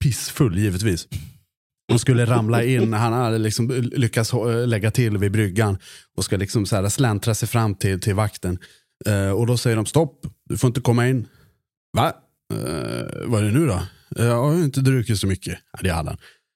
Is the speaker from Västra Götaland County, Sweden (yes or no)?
no; Orsa, Dalarna County, Sweden; För jag är ju från glesbygden. Jag är från Orsa, för de som inte känner till det.